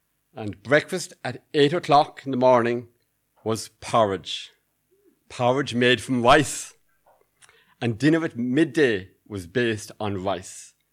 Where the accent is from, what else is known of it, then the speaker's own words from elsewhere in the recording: Munster, Ireland; now in Bangor; I now live in Bangor for the last 25 years. But long, long ago, in the last century, when I was growing up in County Cork, my father grew vegetables